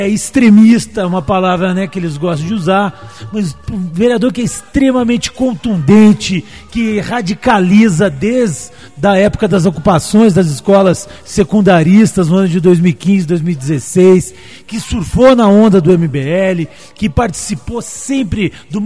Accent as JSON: {"language": "Portuguese", "town": "Capanema", "country": "Brazil", "said": "lá de onde eu venho, lá do Capanema"}